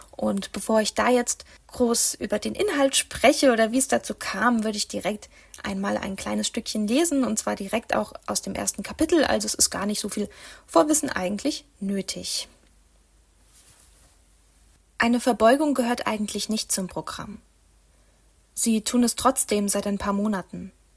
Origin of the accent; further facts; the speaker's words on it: Mainz, Rhineland-Palatinate, Germany; Also ich bin 1993 in Mainz geboren. Ich bin dort aufgewachsen, zur Schule gegangen.